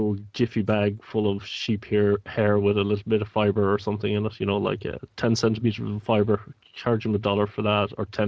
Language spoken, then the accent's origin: English; Ireland; moved away; I come from Ireland originally